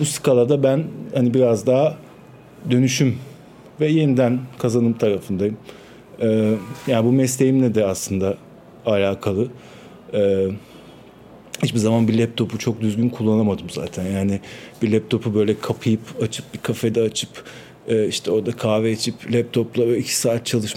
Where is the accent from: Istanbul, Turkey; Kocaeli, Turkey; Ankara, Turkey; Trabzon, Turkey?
Istanbul, Turkey; Kadıköy; Kadıköy doğumluyum. Yani hep Kadıköy'de yaşadım.